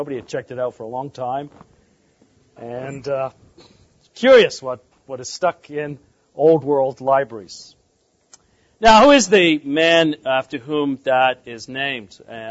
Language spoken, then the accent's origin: English; England, United Kingdom; I grew up in England.